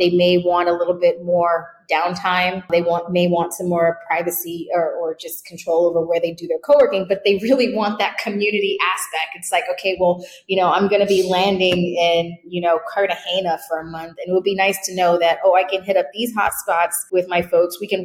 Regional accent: Bronx, New York, United States; born there; also born or lived in Brooklyn; I pretty much was living and working in Brooklyn. I was born in the Bronx.

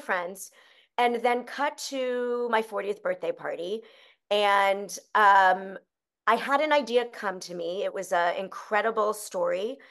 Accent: New Jersey, United States; But I also knew I couldn't tell it by myself because I'm from Jersey.

